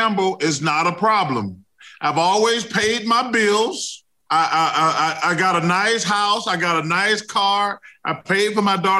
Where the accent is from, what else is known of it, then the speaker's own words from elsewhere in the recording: the South, United States; I'm not that country. I'm from the South, but I'm Southern. I'm not country.